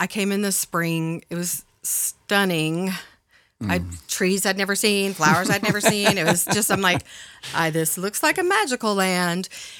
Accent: Texas, United States; now in Portland, United States; I moved to Portland because of the Weird. I came here because I'm originally from East Texas, very conservative, you know, kind of the not your body, not your choice, everybody has guns kind of East Texas.

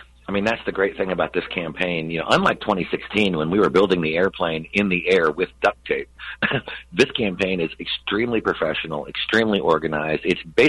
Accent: Indianapolis, Indiana, United States; like my hometown of Indianapolis, Indiana

